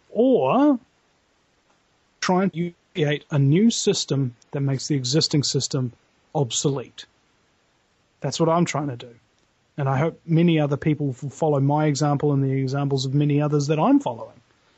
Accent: New Zealand; Dude, I'm a New Zealander, okay?

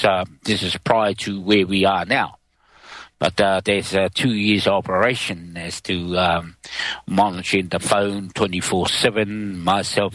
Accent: Bay of Plenty, New Zealand; from the Tuhoi Nation, and I have been involved in the active in this community nationally, internationally for more than 30-40 years.

